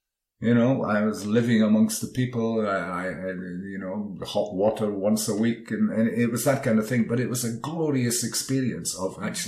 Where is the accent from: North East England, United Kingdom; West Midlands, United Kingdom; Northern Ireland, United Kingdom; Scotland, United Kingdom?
Scotland, United Kingdom; when many people found out that I was from Scotland, that was important to them.